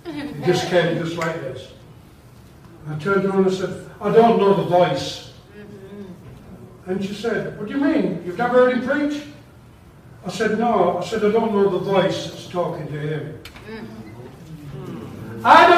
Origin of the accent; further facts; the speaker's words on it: England, United Kingdom; Well, I'm from England.